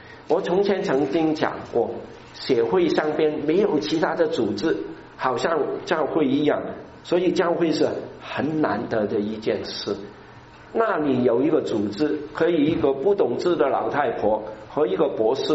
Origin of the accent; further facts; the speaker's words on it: China; accent: Cantonese; 好像我是一个讲粤语的